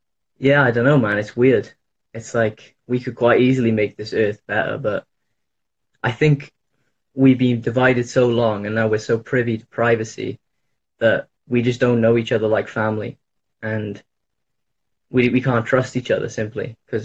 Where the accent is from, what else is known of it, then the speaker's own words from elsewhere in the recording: Wales, United Kingdom; Yeah, I'm in the UK. I'm from Wales.